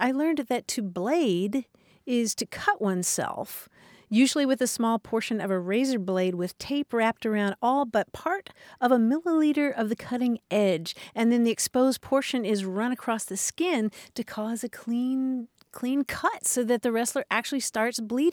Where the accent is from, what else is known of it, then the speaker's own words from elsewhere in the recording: Kentucky, United States; when I grew up in Kentucky, certainly Sloppy Joes were